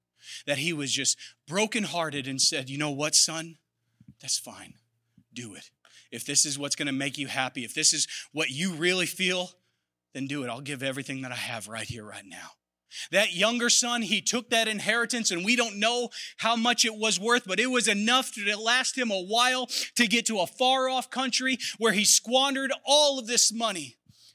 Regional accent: Iowa, United States; I'm from Iowa. We always used to have jokes about them eating people sometimes.

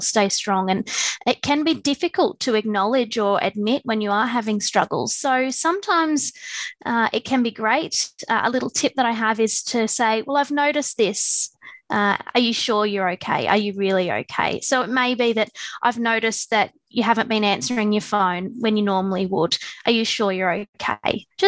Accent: Sydney, New South Wales, Australia; moved away as an adult; I grew up in Western Sydney, in not quite a rural area, but I always had some acreage. And when I was 19, I made the move down to Shepparton in Victoria.

